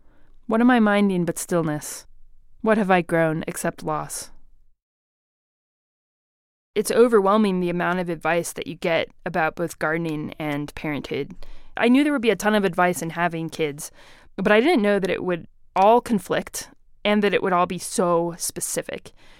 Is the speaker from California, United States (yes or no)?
no; Georgia, United States; now in Denver, United States; My wife and I both grew up in the South. She grew up in Virginia. I grew up in Georgia.